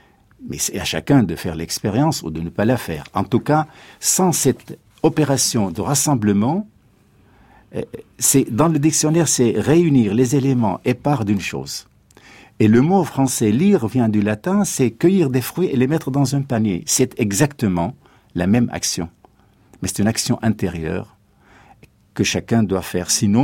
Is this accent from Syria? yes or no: yes; Syria; J'étais éduqué en Syrie, mon pays d'origine.